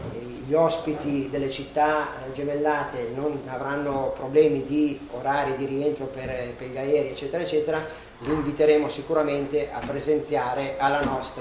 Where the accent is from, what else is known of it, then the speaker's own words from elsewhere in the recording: Arona, Piedmont, Italy; perché noi siamo di Arona